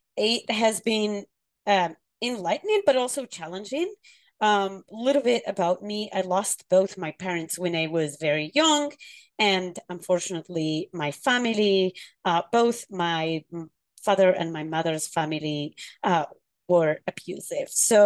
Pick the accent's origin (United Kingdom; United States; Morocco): Morocco; from Morocco, and I am an indigenous person. So Amazigh or Berber, native Moroccan.